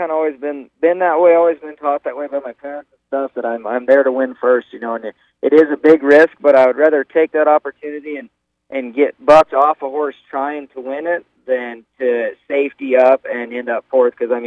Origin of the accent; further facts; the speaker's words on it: Cheyenne, Wyoming, United States; being that it's my hometown rodeo and I grew up here